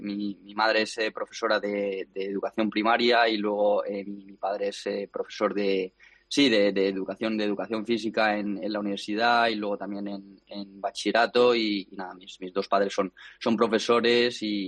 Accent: Leganés, Community of Madrid, Spain; yo soy de Madrid, de pequeño vivía en Leganés y bueno, y ahora vivo un poco más cerca del Club de Tenis San Martín

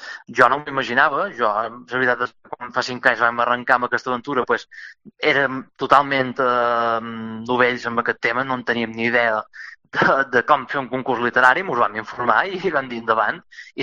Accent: Balearic Islands, Spain; és una cosa que forma part de la nostra cultura com a menorquins

